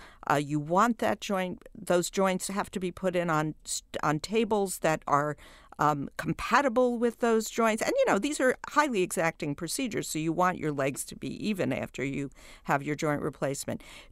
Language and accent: English; New York, United States; I'm from New York, where there are three or four really great hospital systems.